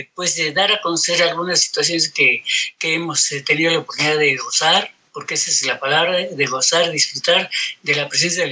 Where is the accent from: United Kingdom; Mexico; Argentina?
Mexico; están mal acostumbrados nosotros como mexicanos a irrumpir en la naturaleza